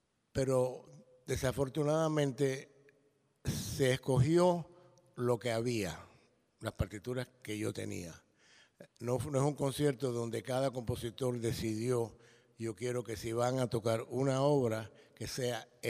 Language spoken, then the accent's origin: Spanish; Havana, Cuba; moved away as an adult; Y yo me fui a los 18 años de La Habana.